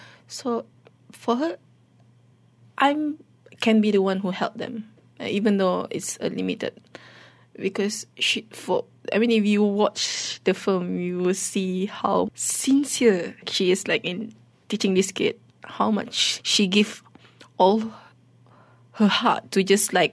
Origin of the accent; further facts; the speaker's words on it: Malaysia; English is a second language; being a Malaysian